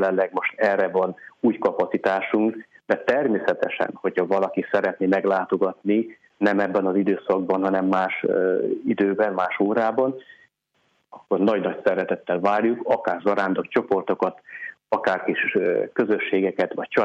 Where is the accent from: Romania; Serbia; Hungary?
Romania; Western Moldavia; tekintettel arra, ahonnan jövök, innen 960 kilométerre Moldvából